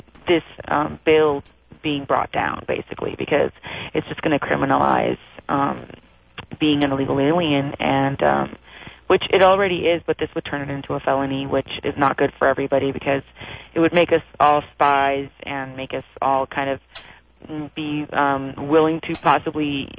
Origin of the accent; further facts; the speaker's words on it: Calexico, California, United States; now in Troy, United States; I come from Calexico, California. But I'm living in New York, and basically I have experience in the border because I'm a Mexican-American who's lived by the border and commuted through it for many, many years.